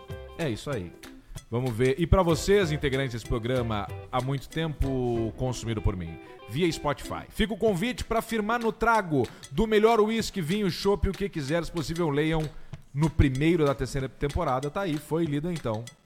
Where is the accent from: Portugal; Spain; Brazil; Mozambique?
Brazil; Urubici, Santa Catarina; Urubici, Santa Catarina.